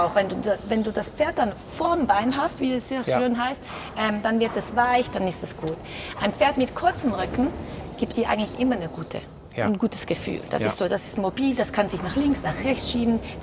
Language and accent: German; Switzerland; Also das ist auch bei uns in der Schweiz.